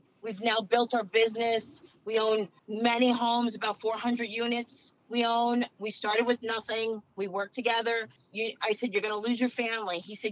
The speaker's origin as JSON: {"language": "English", "town": "Paterson", "region": "New Jersey", "country": "United States", "tie": "born or raised there", "said": "Quick synopsis of my life. I grew up in Patterson."}